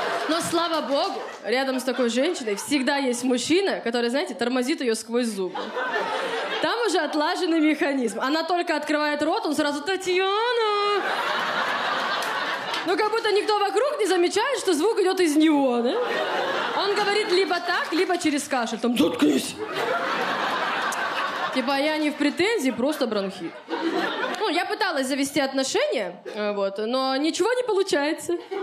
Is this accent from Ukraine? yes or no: no; Khabarovsk, Khabarovsk Krai, Russia; now in Moscow, Russia; я из Хабаровска, вот, уже год живу в Москве